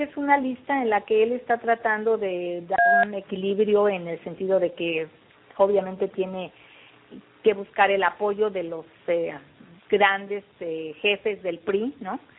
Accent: Mexico; como mexicana obviamente quisiera pensar que sí.

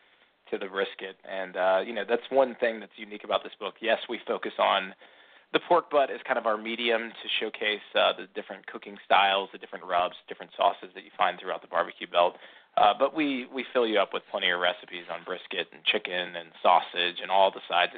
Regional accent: the South, United States; You know, being born and raised in the South, you know, Sunday suppers were always filled with tables that ran the length of the mighty Mississippi

